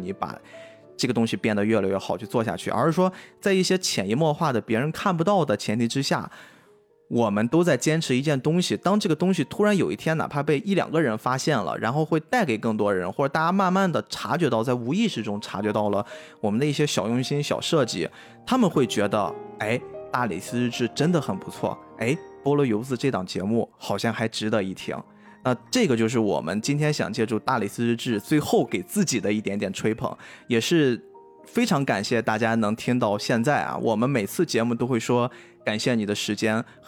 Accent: Liaoning, China; accent: Dalian; 虽然我跟斯外克我们是属于那种我们叫海蛎子派播客啊，我们有一点口音啊

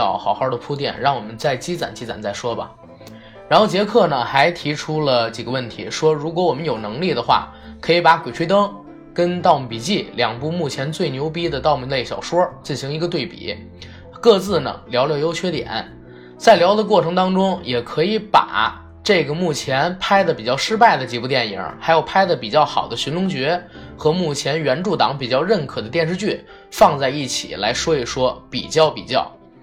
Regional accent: Beijing, China; 王朔呢，在我们北京人心目当中

